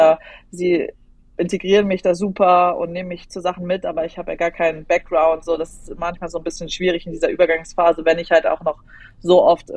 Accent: Wasserburg, Bavaria, Germany; Also ich weiß, ich komme aus Wasserburg

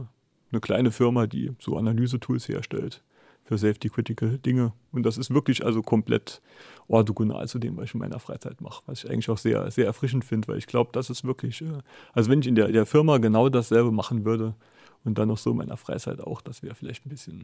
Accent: Hof, Saarland, Germany; also born or lived in St. Wendel / Saarbrücken; ich bin eigentlich aus dem Nordsaarland, aus dem kleinen Ort Hof, hat 1000 Einwohner, mal ein bisschen mehr, ich glaube mittlerweile einige weniger und war dann so in St. Wendel, das ist schon ein bisschen größer auf dem Gymnasium

